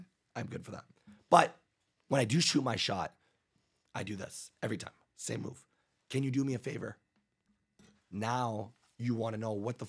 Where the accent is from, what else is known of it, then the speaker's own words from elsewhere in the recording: Canada; I didn't get it because I'm Canadian.